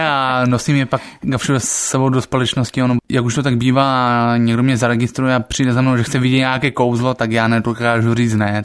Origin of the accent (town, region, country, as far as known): Stonava, Moravian-Silesian Region, Czechia; also born or lived in Ostrava